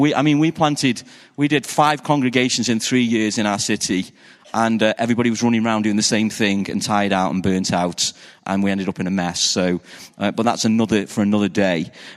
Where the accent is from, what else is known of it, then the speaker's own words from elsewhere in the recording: Stoke-on-Trent, West Midlands, United Kingdom; I'm from the UK. I'm from a city called Stoke-on-Trent. It's pretty much in the middle of the UK. If you've heard of Manchester, we're about an hour south of Manchester, and an hour south of us is Birmingham.